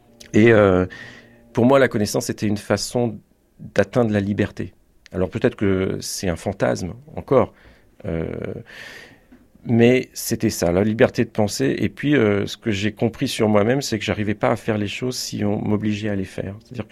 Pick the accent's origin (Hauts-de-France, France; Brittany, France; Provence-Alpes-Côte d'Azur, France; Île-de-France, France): Île-de-France, France; Choisy-le-Roi; also born or lived in Sucy-en-Brie, France; J'ai grandi à Choisy-le-Roi jusque vers 12-13 ans. Et ensuite, mes parents ont déménagé du côté de Sucy-en-Brie, donc c'est le bout du RER A.